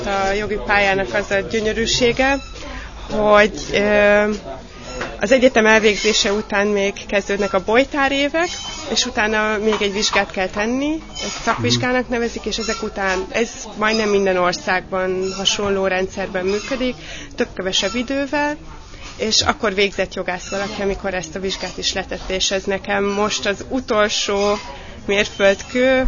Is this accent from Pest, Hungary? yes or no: yes; Budaörs, Pest, Hungary; Igen, budaörsi vagyok.